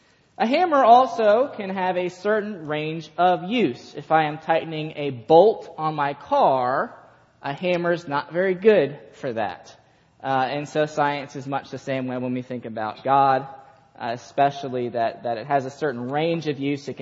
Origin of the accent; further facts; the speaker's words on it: Michigan, United States; So my dad was a builder years ago. I'm from Michigan, and my dad was a builder